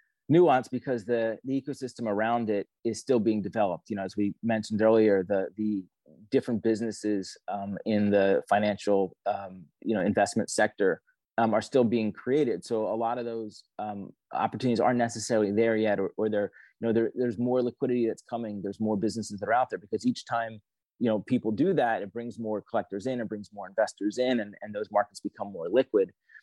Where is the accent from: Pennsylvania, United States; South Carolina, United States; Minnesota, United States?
Pennsylvania, United States; Philadelphia; You know, I'm from Philadelphia.